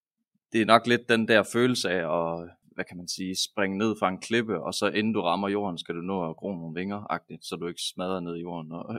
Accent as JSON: {"language": "Danish", "town": "Aalborg", "region": "North Denmark Region", "country": "Denmark", "tie": "born or raised there", "said": "Jeg er født og opvokset i Aalborg, faktisk en lille smule uden for Aalborg"}